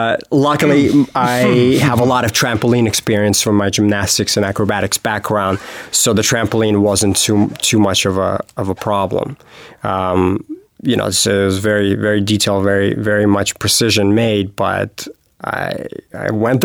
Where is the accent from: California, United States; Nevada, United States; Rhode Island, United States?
Nevada, United States; Las Vegas; But yeah, it's here in Vegas, which is another great thing. You know, it's exciting. My hometown.